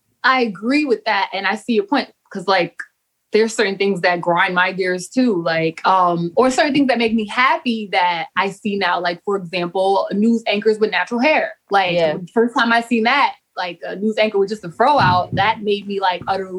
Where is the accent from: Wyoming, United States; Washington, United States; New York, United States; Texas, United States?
New York, United States; Staten Island; born there; Anyway, I was born here. I was born in Staten Island.